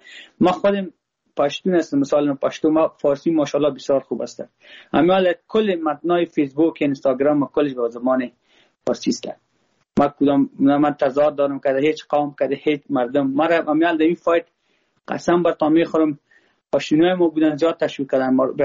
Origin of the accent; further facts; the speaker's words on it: Afghanistan; ما خود ما افغان هستم. با ما هزاره ازبک پشتون کلش یک چشم مرسن.